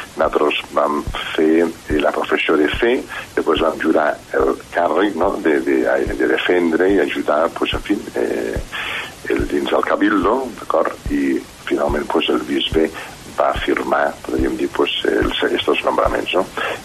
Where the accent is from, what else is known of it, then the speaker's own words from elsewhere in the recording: Benicarló, Valencian Community, Spain; que soc de Benicarló, que no soc de la ciutat